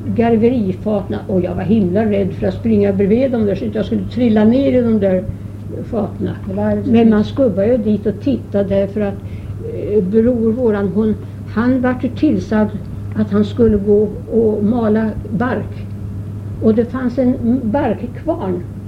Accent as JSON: {"language": "Swedish", "town": "Stockholm", "region": "Stockholm County", "country": "Sweden", "tie": "born there", "said": "Jag är född i Stockholm, ja. Och mina föräldrar är också födda i Stockholm."}